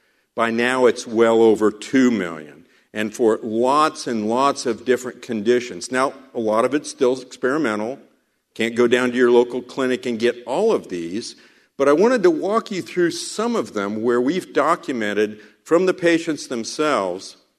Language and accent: English; Kansas, United States; I'm from Kansas, and so in Kansas, when Sam Brownback was governor